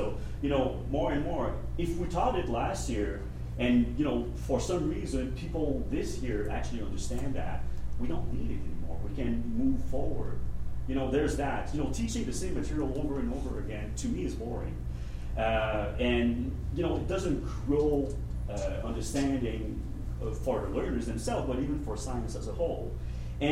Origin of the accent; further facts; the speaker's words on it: Canada; you know, as a Canadian, it sounds very American.